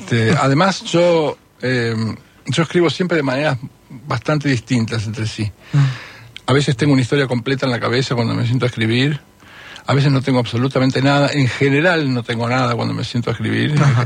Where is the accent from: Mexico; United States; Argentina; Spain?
Argentina; Ramallo, Buenos Aires Province; hablo del pasado casi permanentemente, pero de mi pueblo